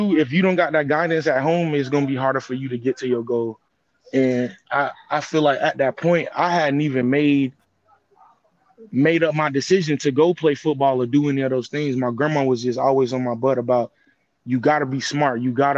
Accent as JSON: {"language": "English", "region": "Florida", "country": "United States", "tie": "born or raised there", "said": "I feel like I knew I was going to be a Florida guy. I didn't want to leave my home state."}